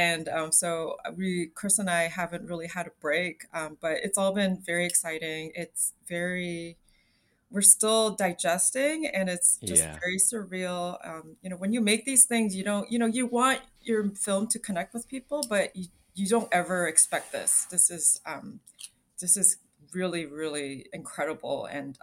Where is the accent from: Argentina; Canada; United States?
Canada; Toronto, Ontario; But you know, growing up in Toronto and seeing TIFF every year, I've always wanted to attend